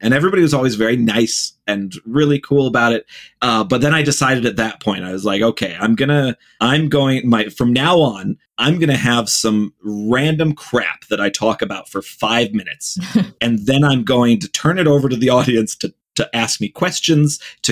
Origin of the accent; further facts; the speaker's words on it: Ohio, United States; I grew up in the Midwest in Ohio.